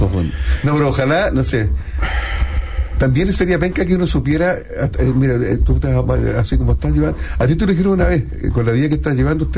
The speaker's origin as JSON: {"language": "Spanish", "region": "Valparaíso", "country": "Chile", "tie": "born there", "said": "Yo puedo cambiar de todo, pero nunca voy a dejar de ser wanderino y me voy a renegar de que nací en Valparaíso."}